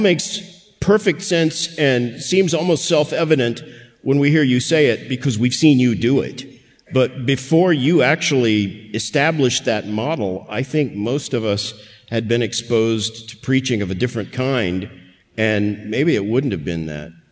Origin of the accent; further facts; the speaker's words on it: Tulsa, Oklahoma, United States; And I grew up in Tulsa, Oklahoma, which is the home of every unclean charismatic bird, right?